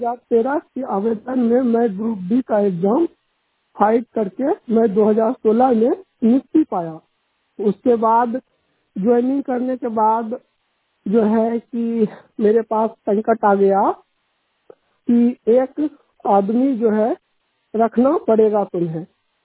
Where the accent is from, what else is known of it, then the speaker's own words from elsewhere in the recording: Munger, Bihar, India; now in Kota, India; मैं मुंगेर जिला बिहार से बिलोंग करता हूँ। कोटा में मैं जॉब करता हूँ